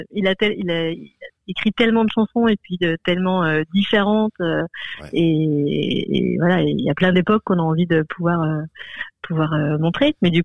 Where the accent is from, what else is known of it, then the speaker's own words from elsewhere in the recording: Bourgogne-Franche-Comté, France; moi du coup je viens de l'Est de la France et voilà, vers le Jura français